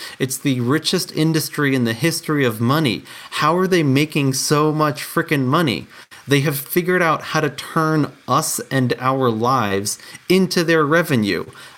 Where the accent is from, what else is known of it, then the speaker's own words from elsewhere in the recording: New York, United States; now in Colorado, United States; I was born and raised in New York, and I live in Colorado